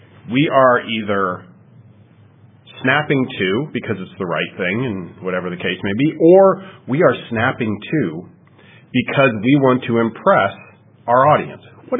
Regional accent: Canada; Being Canadian, I would come back and forth across the border many, many times.

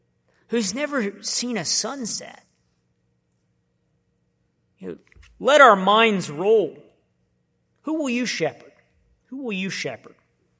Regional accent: United States; Now, I haven't been touched by hunger. I grew up in America.

